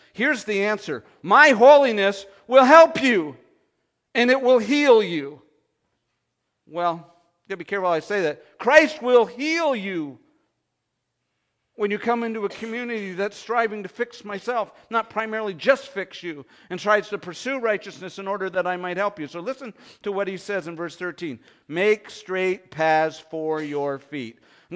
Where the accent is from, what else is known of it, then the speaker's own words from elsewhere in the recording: Canada; because I come from Canada